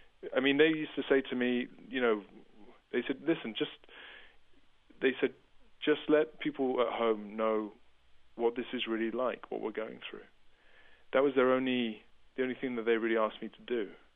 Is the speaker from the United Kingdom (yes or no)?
yes; United Kingdom; I'm a British citizen, and we have soldiers in Afghanistan too